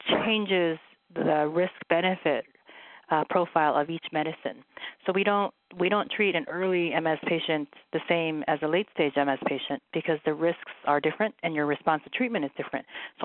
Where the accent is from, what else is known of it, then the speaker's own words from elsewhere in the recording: Bellingham, Washington, United States; I grew up in Bellingham, Washington, and I did my training in medical school as well as neurology residency at the University of Washington.